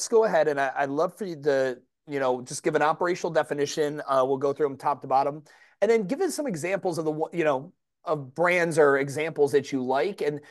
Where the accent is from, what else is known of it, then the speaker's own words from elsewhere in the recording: Cleveland, Ohio, United States; I'm from Cleveland, Ohio.